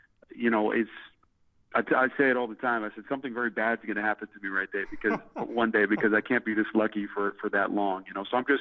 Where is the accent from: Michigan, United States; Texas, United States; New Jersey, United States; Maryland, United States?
New Jersey, United States; I grew up in North Jersey